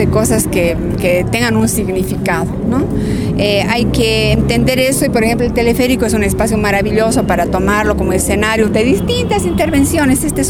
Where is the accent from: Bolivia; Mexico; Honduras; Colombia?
Bolivia; que nos tocan como bolivianos hoy.